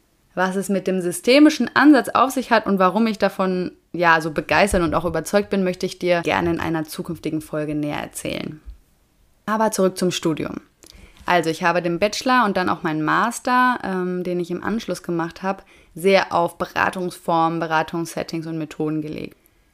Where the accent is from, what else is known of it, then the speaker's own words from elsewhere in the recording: Germany; wie sehr ich meine Heimat eigentlich vermisste und fing auch an, zum allerersten Mal Deutschland auf eine gewisse Art und Weise zu schätzen